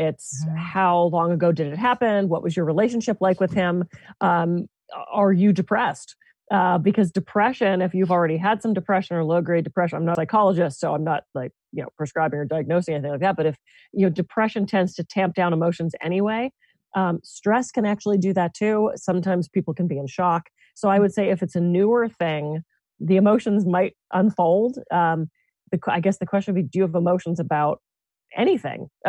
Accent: Pittsburgh, Pennsylvania, United States; we were both huge Steeler fans because I grew up in Pittsburgh.

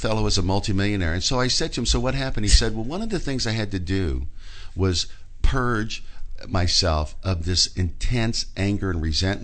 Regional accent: Tulsa, Oklahoma, United States; I was raised in Tulsa, and then I got a job in Vietnam with the Army.

